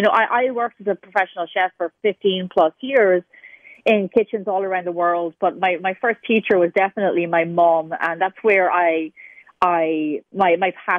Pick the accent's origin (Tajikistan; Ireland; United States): Ireland; I worked in Australia, but I'm actually Irish.